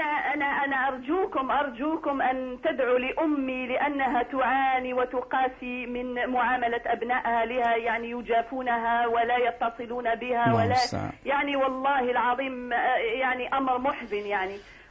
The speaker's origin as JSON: {"language": "Arabic", "country": "Algeria", "lives_now": "France", "said": "يعني أنا جزائرية أقطن بفرنسا"}